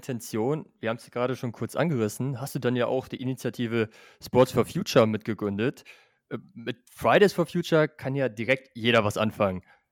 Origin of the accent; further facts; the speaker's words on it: Lower Saxony, Germany; Ein geografischer Schwerpunkt liegt dabei auf dem Oldenburger Münsterland, da die Agentur in Mühlen im Landkreis Vechta ihren Sitz hat. Und das freut mich persönlich besonders, da es ja auch meine Heimatregion ist.